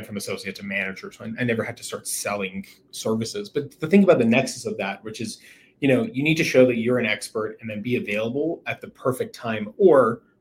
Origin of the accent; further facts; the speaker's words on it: Canada; Both make sense to me as a Canadian as well.